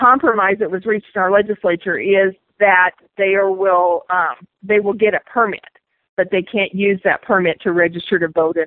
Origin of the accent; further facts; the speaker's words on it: Arizona, United States; I grew up in Cochise County, north of the border, and it's a whole different world from when I grew up.